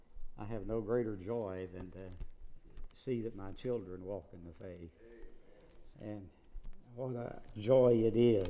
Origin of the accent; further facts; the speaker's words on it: Turtle Creek, West Virginia, United States; When I grew up in Turtle Creek, West Virginia, some of the old folks there would say